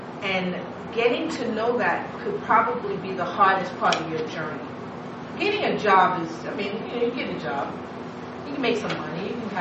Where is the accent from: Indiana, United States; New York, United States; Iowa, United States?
New York, United States; Harlem; When I get a dance, you know I'm from Harlem, right? So it's amazing who I am at my core.